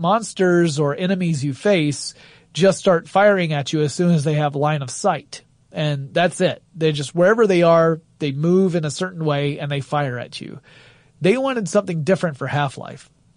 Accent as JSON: {"language": "English", "town": "Atlanta", "region": "Georgia", "country": "United States", "tie": "born or raised there", "said": "They did do an early demonstration in my hometown of Atlanta, Georgia, because that's where E3 1997 happened, over at the Georgia Dome."}